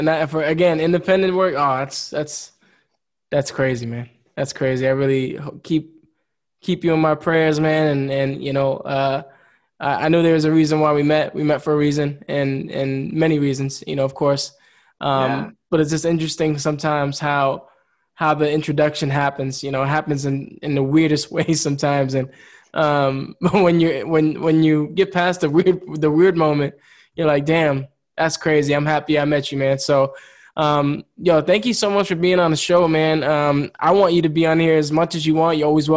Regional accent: United States; now in Germany; where I'm living in the world, being in Germany, as an American

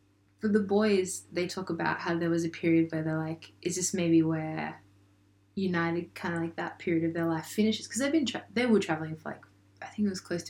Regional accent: Australia; then also, the great thing about, you know, being an Australian is that there's this, you have people around you who would keep you grounded.

